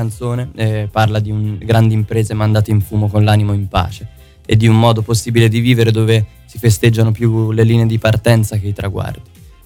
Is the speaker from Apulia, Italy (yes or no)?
no; Castiglione della Pescaia, Tuscany, Italy; venne costruita proprio a Castiglione della Pescaia, che è il paese da dove provengo.